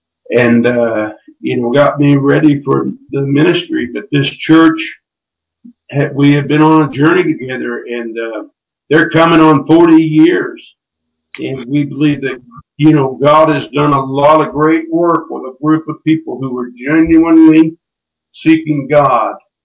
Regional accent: Missouri, United States; I'm from Missouri, and Jesse James and I had a lot in common.

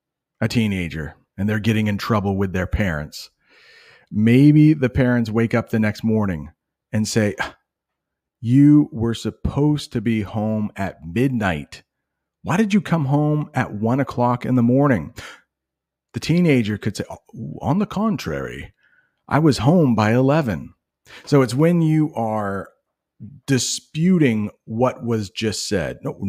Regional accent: United States; So I'm an American guy that doesn't know much about soccer

